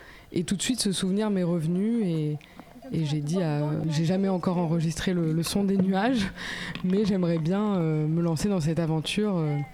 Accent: Nouvelle-Aquitaine, France; moi je viens de la Corrèze, alors pas de là où j'ai emménagé. Moi je viens de la Haute-Corrèze, vraiment l'endroit où il fait bien froid. Là je suis en plein centre de la Corrèze, sur le plateau de Mille Vaches, dans le coin qu'on appelle les Monédières.

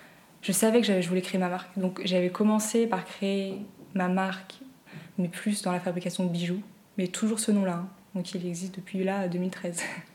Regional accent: Rennes, Brittany, France; Même quand j'étais chez moi à Rennes

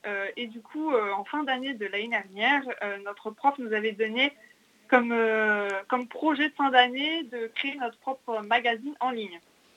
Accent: Paris, Île-de-France, France; born there; also born or lived in United States; je suis née sur Paris, mais j'ai vécu 10 ans aux États-Unis, et pour faire mes études, je suis repartie sur Paris.

